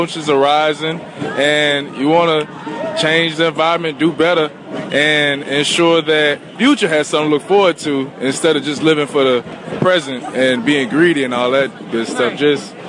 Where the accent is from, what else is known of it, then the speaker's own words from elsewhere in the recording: Baton Rouge, Louisiana, United States; I'm from Baton Rouge, Louisiana.